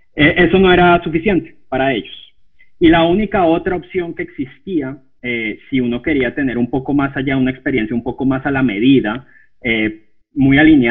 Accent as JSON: {"language": "Spanish", "country": "Colombia", "said": "yo soy colombiano y yo me fui con mi padre al Mundial de Brasil 2014"}